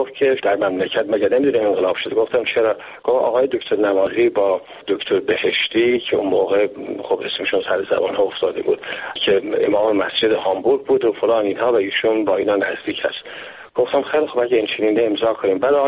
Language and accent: Persian; Iran; now in Canada